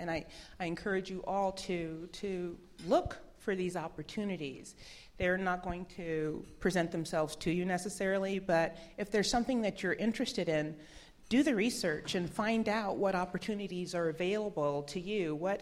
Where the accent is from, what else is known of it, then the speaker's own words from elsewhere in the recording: Detroit, Michigan, United States; I'm from Detroit. I'm a proud Detroiter, and I went to public school, you know, from elementary through high school.